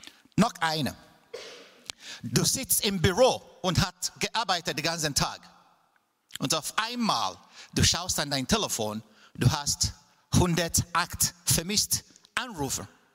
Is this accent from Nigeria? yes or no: yes; Enugu State, Nigeria; now in Germany; wie Christine euch mitgeteilt hat. Ursprünglich komme ich aus Südost-Nigeria. Ich komme aus einem kleinen Dorf in Enugu. Enugu war damals die Hauptstadt von der damaligen Biafra.